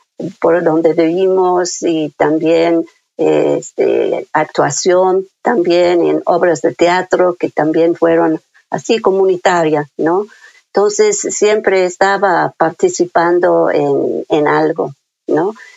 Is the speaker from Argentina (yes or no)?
no; Sheffield, Yorkshire and the Humber, United Kingdom; Spanish is a second language; also born or lived in London; Aunque yo nací en Londres, ahí estaban mis papás cuando empezó la guerra, ¿no? Pero después, cuando mi papá fue a la guerra, pues regresamos a Yorkshire, a Sheffield